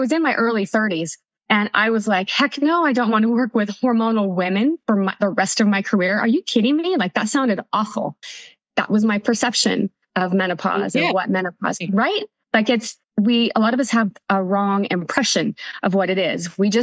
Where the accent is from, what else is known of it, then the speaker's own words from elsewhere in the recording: Nevada, United States; also born or lived in California; now in Twin Falls, United States; So we moved back to Idaho from California. I'm originally from Nevada